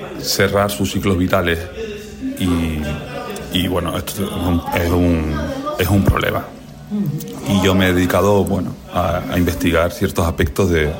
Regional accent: Buenavista del Norte, Canary Islands, Spain; Sí, yo soy de la isla de Tenerife, soy de Buenavista del Norte, un pueblo muy bonito. Y allí crecí

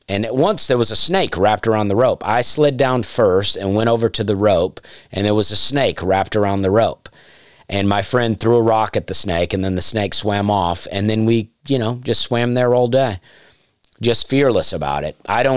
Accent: Opelika, Alabama, United States; growing up in Opelika, which is, across the tracks, you might say, even though Opelika is very nice.

